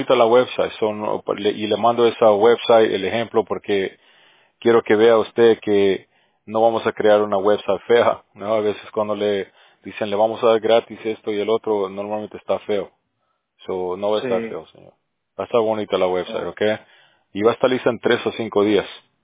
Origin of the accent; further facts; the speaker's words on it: Bolivia; yo soy de Bolivia, por eso le digo, porque suena muy común